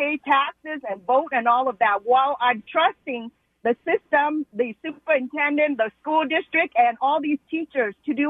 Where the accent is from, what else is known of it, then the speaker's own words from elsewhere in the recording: Vietnam; moved away; You know, I came here from Vietnam as, you know, to I fled Vietnam. That's a communist country, you already know. And today marks the 46th year of the fall of our country, taken over by communists.